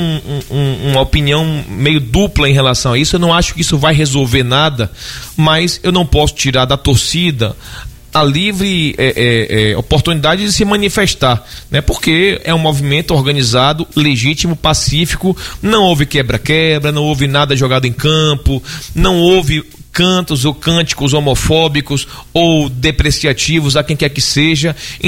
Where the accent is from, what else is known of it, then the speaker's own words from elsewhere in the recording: Northeast Region, Brazil; Me representou como nordestino